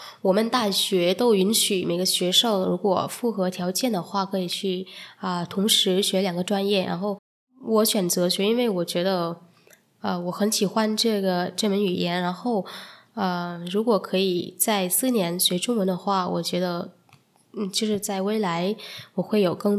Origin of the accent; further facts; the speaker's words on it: Vietnam; Chinese is a second language; 我来自越南，今天很高兴能够在这里跟大家见面。